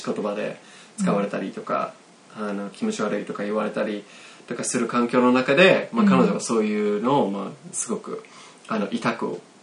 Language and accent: Japanese; Kitchener, Ontario, Canada; で僕は、まあ、トロントじゃなくてあのキッチナーっていう、まあ、うん、人口が20万人ぐらいの町で生まれ育ったんだけど